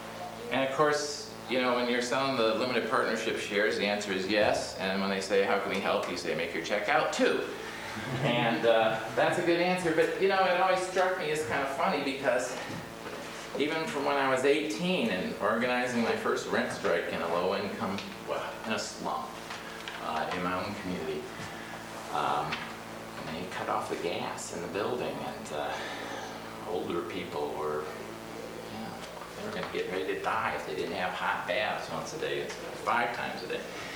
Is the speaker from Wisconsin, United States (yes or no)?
no; Chicago, Illinois, United States; I'm a community economic development consultant, born and raised in Chicago, Illinois, and that's really where I sort of cut my teeth in community organizing and development and activism.